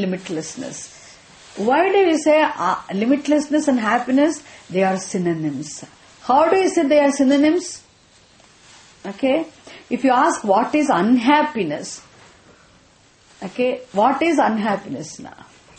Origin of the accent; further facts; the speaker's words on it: Tamil Nadu, India; I wish I could speak in Hindi at least. Unfortunately, being born and brought up in Tamil Nadu.